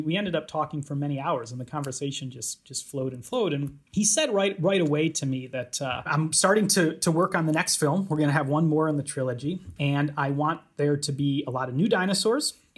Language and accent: English; Chicago, Illinois, United States; now in Edinburgh, United Kingdom; So, you know, I'm American, I grew up around Chicago, but I've been for about the past decade here at the University of Edinburgh in Scotland, where I'm a professor and I teach here.